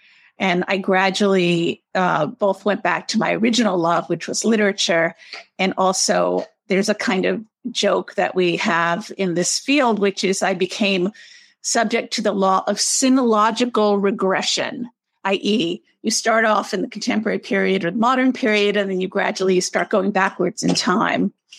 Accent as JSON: {"language": "English", "town": "New York City", "region": "New York", "country": "United States", "tie": "born or raised there", "said": "even though I grew up in New York City, it was very, it wasn't a very diverse population that I was part of."}